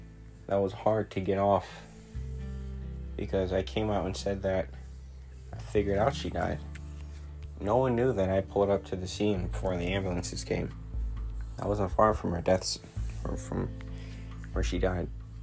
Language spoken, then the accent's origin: English; Jamaica; I come from Jamaica, from a poverty, from a third world country. I come from a place where I understand pain.